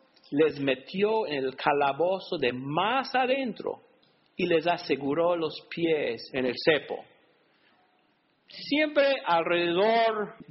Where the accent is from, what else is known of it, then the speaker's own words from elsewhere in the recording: Alabama, United States; Yo soy de Alabama. Y yo me acuerdo como joven a veces.